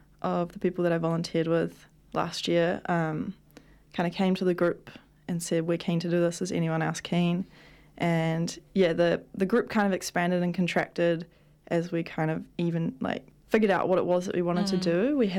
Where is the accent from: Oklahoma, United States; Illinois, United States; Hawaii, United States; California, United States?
Hawaii, United States; Waihee; I'm really interested in leaning into local tourism of my hometown Waihee